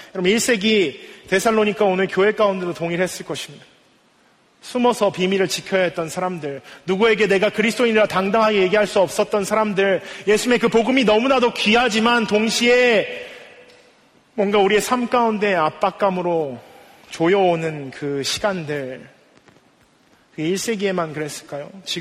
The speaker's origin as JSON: {"language": "Korean", "country": "China", "tie": "born or raised there", "said": "여러분 제가 중국에서 어린 시절을 보냈는데요."}